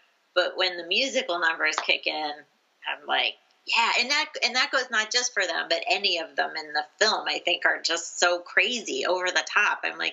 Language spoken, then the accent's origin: English; Fort Collins, Colorado, United States; I grew up in Fort Collins, Colorado, and we had a store called Rocky Mountain Records and Tapes.